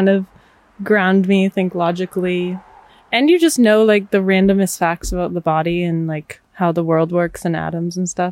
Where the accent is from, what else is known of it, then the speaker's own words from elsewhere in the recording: Massachusetts, United States; For context, we are in Massachusetts in my hometown.